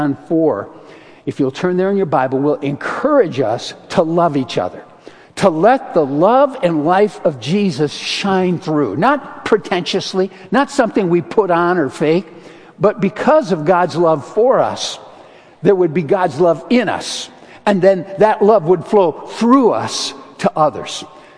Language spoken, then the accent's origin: English; Grand Rapids, Michigan, United States; now in Midland, United States; I was so blessed as a boy growing up in Grand Rapids.